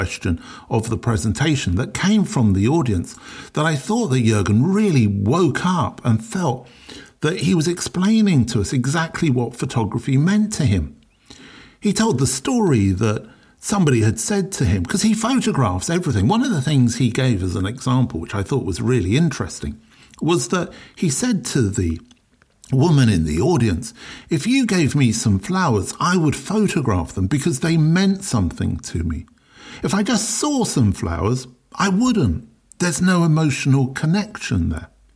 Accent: London, United Kingdom; I'm from South London after all.

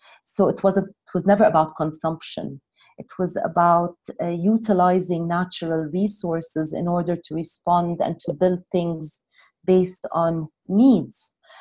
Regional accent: Jordan; because I'm both Jordanian and Palestinian. I come from Palestinian descent.

